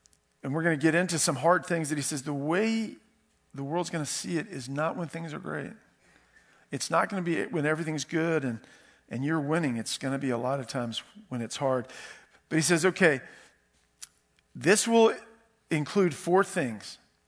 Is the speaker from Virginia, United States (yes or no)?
yes; Herndon, Virginia, United States; I grew up in Herndon. Here's a little fact. In 1960, there were 1960 people in Herndon. I was born around that time. It was a really small town.